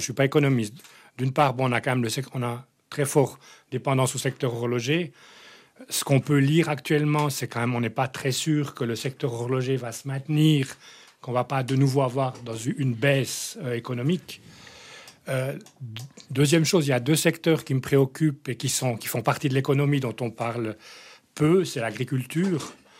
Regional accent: Jura, Switzerland; also born or lived in Fribourg; Quand je suis venu de Fribourg au Jura à la retraite, j'ai payé pas mal d'impôts en plus. Mais je suis revenu parce que je suis d'ici

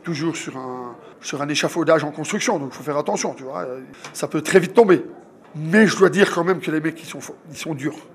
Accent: Belgium; comme on dit chez nous en Belgique, c'est du pipi de chat.

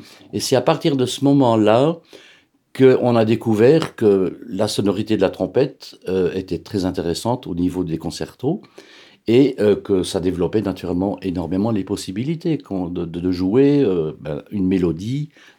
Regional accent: Strasbourg, Grand Est, France; J'habitais en France à l'époque. J'ai grandi à Strasbourg.

